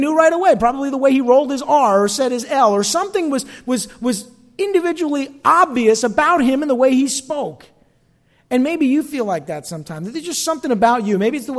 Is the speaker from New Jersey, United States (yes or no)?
yes; East Rutherford, New Jersey, United States; English is a second language; I grew up in East Rutherford, but we used to say East Rutherford, you know, East Rutherford. I learned to speak English a little older when I, you know, had to go to work and needed to.